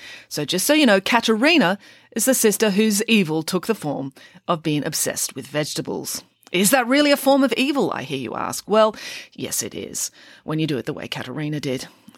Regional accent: Bowral, New South Wales, Australia; Currawong, the town that the pesky kids are set in, is actually based on my hometown, Bowral.

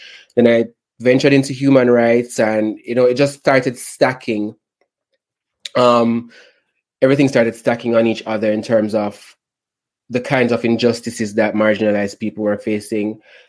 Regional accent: Jamaica; now in New York, United States; I'm from Jamaica, but I'm now living in New York

